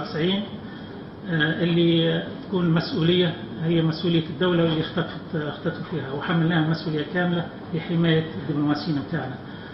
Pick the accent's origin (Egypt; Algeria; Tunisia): Tunisia; احنا كسلطات تونسيه